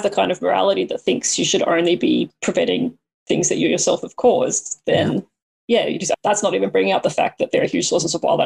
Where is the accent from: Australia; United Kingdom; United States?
Australia; I'm from Australia